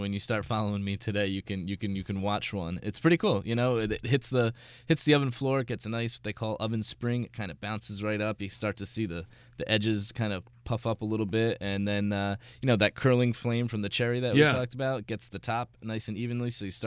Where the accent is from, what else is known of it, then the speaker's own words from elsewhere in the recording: New York City, New York, United States; I mean, I'm a New Yorker